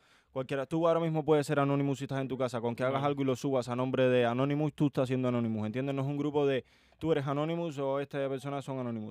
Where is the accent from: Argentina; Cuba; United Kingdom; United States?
Cuba; moved away; Yo cuando llegué aquí de Cuba, conocí a una muchacha que era cubana también